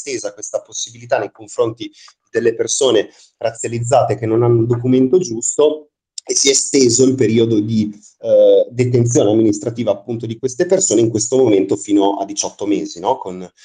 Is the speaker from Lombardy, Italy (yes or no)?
no; Trieste, Friuli-Venezia Giulia, Italy; Noi veniamo dalla città di Trieste, che è soggetta a fortissima turistificazione